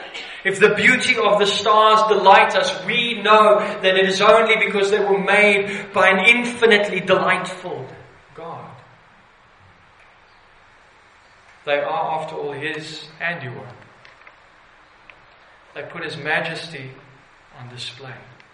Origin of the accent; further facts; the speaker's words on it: Pretoria, Gauteng, South Africa; I grew up in Pretoria, basically, and there the light drowns out so much of the night sky.